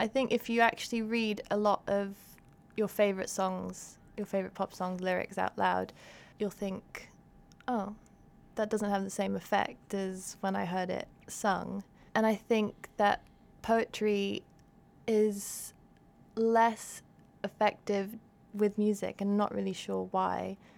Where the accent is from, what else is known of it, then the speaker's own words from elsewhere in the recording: Hong Kong; now in West; I looked up and I was like, oh, I'm half Chinese. And I grew up in Hong Kong. And I've been living in the West all this time for most of my adult life